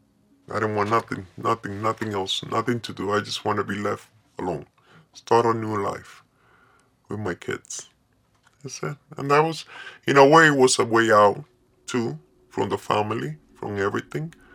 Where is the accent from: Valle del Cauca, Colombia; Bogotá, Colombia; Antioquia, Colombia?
Bogotá, Colombia; from Colombia.